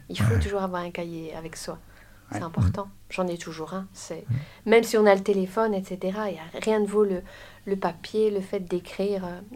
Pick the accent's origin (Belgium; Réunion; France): Belgium; Je suis belge jusqu'il y a très peu.